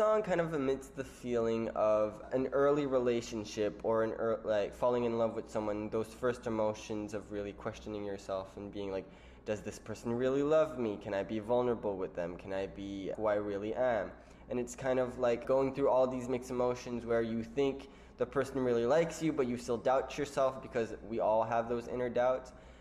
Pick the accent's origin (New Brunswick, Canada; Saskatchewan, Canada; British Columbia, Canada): New Brunswick, Canada; now in Toronto, Canada; I'm an alternative singer-songwriter from the East Coast. I come from New Brunswick, and I currently reside in Toronto, Ontario.